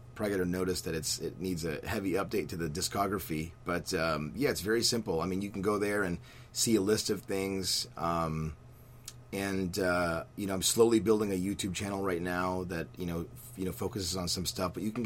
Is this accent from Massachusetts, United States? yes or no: no; Houston, Texas, United States; You know, and it's funny because I'm from Houston, Texas, but these artists are not like from Houston